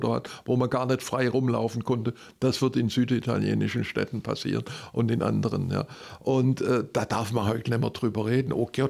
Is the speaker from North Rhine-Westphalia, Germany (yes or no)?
no; Baden-Württemberg, Germany; als Schwabe